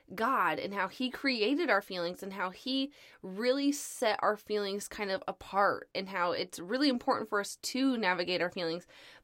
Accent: Alaska, United States; So we're originally from Alaska.

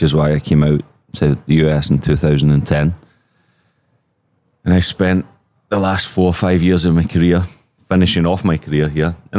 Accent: Glasgow, Scotland, United Kingdom; I grew up in Glasgow and like every young British kid

